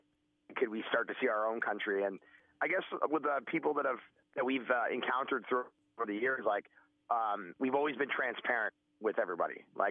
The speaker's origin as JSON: {"language": "English", "town": "Toronto", "region": "Ontario", "country": "Canada", "said": "I'm like, not exactly. We're from Toronto."}